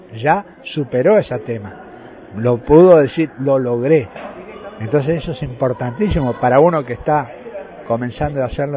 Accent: Buenos Aires, Argentina; now in Posadas, Argentina; yo soy misionero por adopción. Yo vengo de Buenos Aires, hace 12 años que estoy acá en Misiones, en Posadas específicamente, y ya me considero un misionero más.

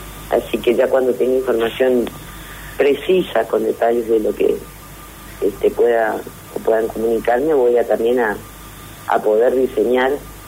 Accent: Argentina; somos los argentinos

